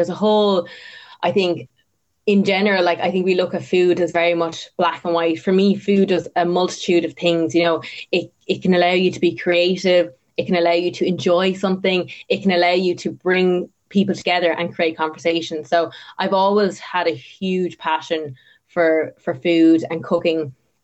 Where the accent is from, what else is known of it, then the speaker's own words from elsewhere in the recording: Tipperary, Munster, Ireland; I grew up in Tipperary. I'm actually here at the moment. We live in the middle of nowhere.